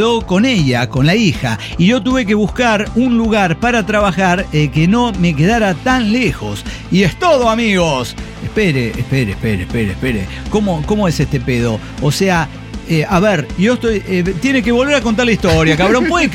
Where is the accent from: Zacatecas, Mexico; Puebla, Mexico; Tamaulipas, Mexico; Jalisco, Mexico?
Puebla, Mexico; now in Acuña, Mexico; La historia de por qué soy poblano. Vivo en Acuña y tengo una hija en Monclova.